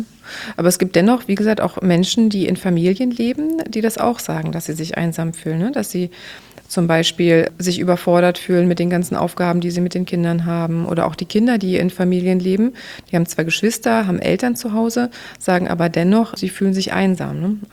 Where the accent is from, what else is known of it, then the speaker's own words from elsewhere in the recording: Berlin, Germany; ich bin ja in Berlin aufgewachsen